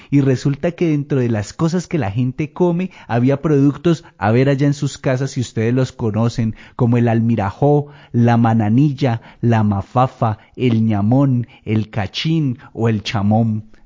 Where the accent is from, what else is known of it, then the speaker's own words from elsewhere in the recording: Chocó, Colombia; nostalgia de ese chocó que yo tanto amo, ¿is?